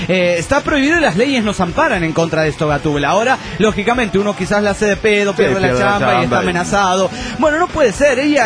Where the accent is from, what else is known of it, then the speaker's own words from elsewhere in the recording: León, Guanajuato, Mexico; de León, Guanajuato, México.